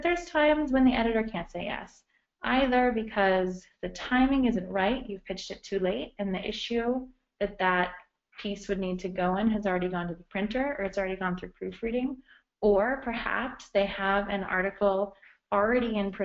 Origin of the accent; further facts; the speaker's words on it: United States; I'm American, and I had never written British English in my life, but my degree in university was in Italian, and I had studied in Italy and lived in Florence for a year.